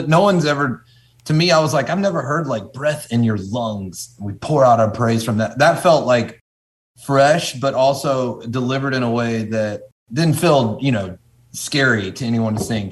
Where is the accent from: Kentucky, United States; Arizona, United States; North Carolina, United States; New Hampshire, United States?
North Carolina, United States; also born or lived in Redding, California; now in Nashville, United States; I'm new. I moved here in January from California, from Redding, but I'm from North Carolina. So I'm closer to home and you know, very, very much comfy here in the South again.